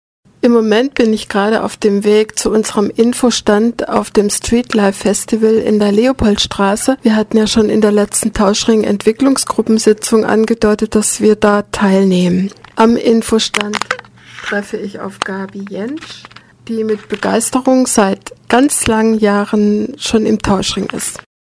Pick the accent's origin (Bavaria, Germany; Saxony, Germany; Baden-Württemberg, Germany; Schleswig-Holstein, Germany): Baden-Württemberg, Germany; im Tauschring Markgräflerland, wo ich herkomme